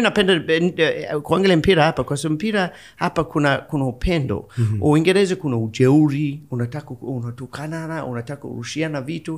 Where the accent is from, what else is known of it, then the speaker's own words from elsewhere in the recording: Iringa, Tanzania; Nilitoka Iringa